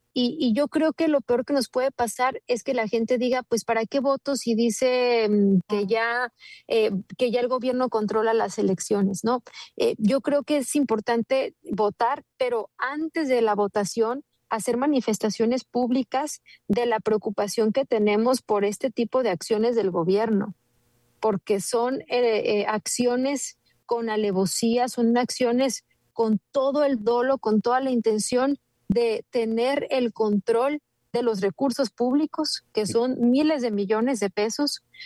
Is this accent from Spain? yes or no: no; Mexico; también tener muy claro como mexicanos que no solo votando se ejerce la democracia